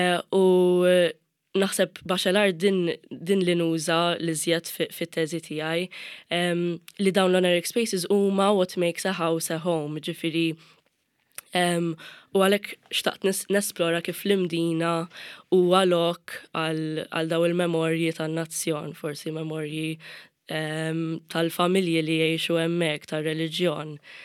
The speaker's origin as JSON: {"language": "Maltese", "town": "Mosta", "region": "Northern Region", "country": "Malta", "said": "jiena mill-Mosta ġifieri qatt ma kont mill-imdina, volja m'ngħix daqshekk il-bogħod."}